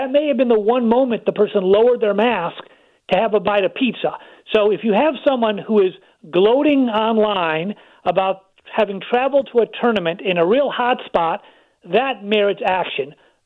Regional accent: Michigan, United States; Well, I'm from Michigan, and it's our last hope in the Big Ten, so I'll leave it at that.

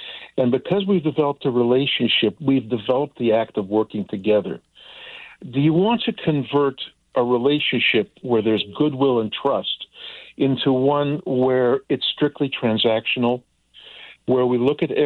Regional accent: Canada; now in United States; I'm a dual citizen. I'm originally from Canada. I'm what we call a Canusian.

